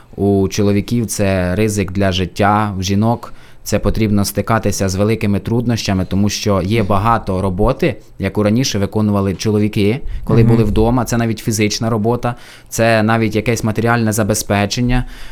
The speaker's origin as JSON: {"language": "Ukrainian", "town": "Kryzhopil", "region": "Vinnytsia Oblast", "country": "Ukraine", "tie": "born or raised there", "lives_now": "Dolynska, Ukraine", "said": "Я сам родом з Вінницької області. Там я народився в СМТ Крижопіль, але вже 8 років проживаю в Кіровоградській області, Кропивницький район, місто Долинська."}